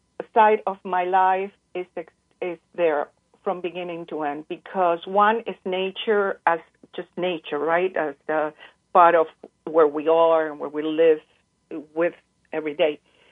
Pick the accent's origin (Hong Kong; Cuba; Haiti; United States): Cuba; as a child, I grew up in Cuba, and I was always surrounded by the beauty of the land at the time.